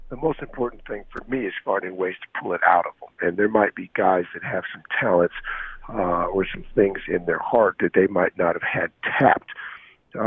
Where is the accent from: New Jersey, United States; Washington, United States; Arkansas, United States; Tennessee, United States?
Washington, United States; Seattle; Well, growing up in Seattle, it was untapped when I grew up